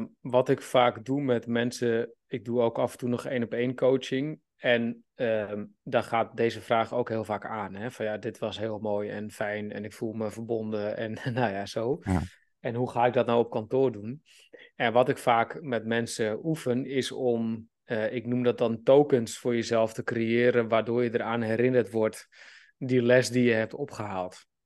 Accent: North Holland, Netherlands; born there; Omdat ik ben geboren in de buurt van Amsterdam, dus maar mijn roots

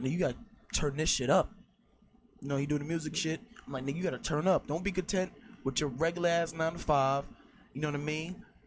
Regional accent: New York, United States; I came from New York.

